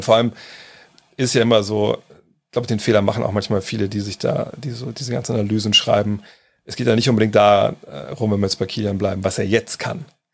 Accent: Germany; den ich auch verstehen kann, bin ja auch Deutscher

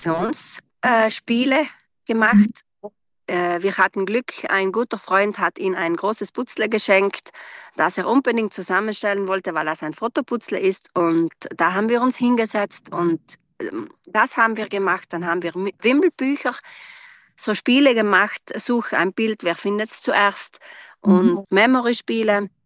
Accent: Trentino-Alto Adige, Italy; ich komme aus Südtirol, aus dem Ultental und bin dreifache Mutter

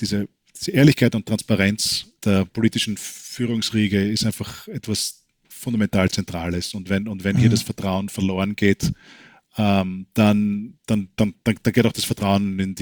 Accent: Austria; accent: Austrian; now in United States; Das ist Österreich steht sehr hoch im Ruf hier, speziell in Kalifornien, wo jeder meinen Akzent erkennt, skurrilerweise.

